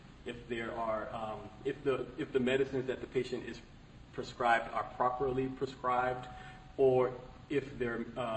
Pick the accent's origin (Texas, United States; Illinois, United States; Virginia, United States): Virginia, United States; So, again … I'm from Virginia.